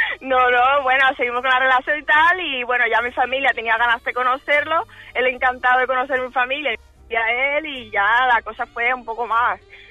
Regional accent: Dominican Republic; Hombre, soy dominicana, ¿eh?

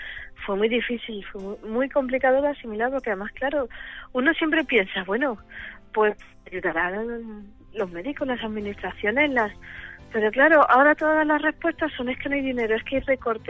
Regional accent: Madrid, Community of Madrid, Spain; nosotros somos de Madrid y lo que nos toca, pues lo que tenemos

